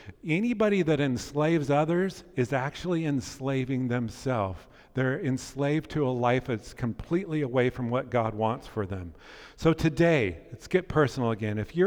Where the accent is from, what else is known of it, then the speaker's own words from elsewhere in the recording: Pleasant Hill, United States; I grew up in Pleasant Hill for most of my childhood